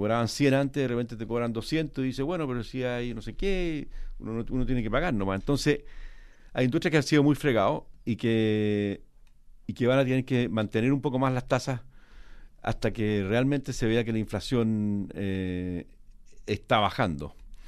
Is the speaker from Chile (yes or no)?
yes; Chile; un riesgo muy bueno para uno como chileno, como latinoamericano